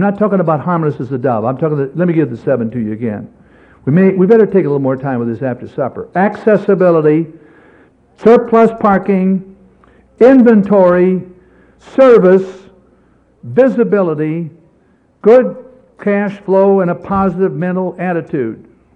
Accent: Pittsburgh, Pennsylvania, United States; also born or lived in New York; It's just part of growing up in Pittsburgh and New York.

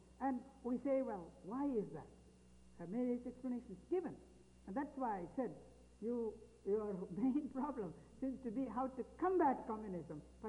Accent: India; I am an Indian bishop, the head of my church.

